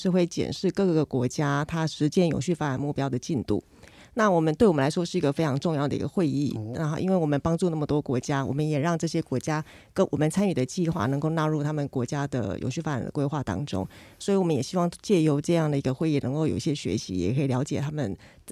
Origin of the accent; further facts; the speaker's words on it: Taiwan; 我们台湾人，我们是一个已开发的国家，我们以我们生长在台湾为骄傲